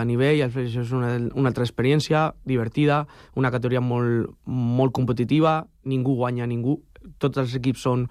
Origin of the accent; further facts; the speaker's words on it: Sant Cugat, Catalonia, Spain; ja que som de Sant Cugat